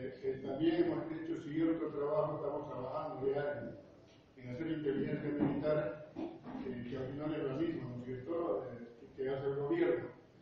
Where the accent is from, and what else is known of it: Santa Cruz, Bolivia